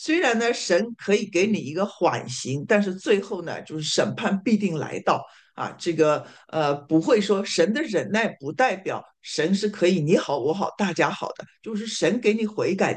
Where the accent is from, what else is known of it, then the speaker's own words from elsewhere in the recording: Shanghai, China; 按照我们上海人说话叫自说自话啊